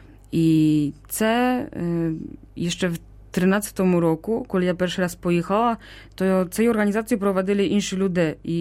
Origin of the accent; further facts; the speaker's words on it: Wrocław, Lower Silesian Voivodeship, Poland; Ну, я з дужого міста сама. Я там народилася в Вроцлаві, біля Вроцлавя, але жила ціле життя в місті.